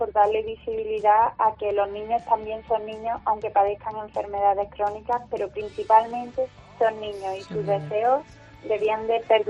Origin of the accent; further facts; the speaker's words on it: Córdoba, Andalusia, Spain; nos desplazamos a Sevilla, somos de Córdoba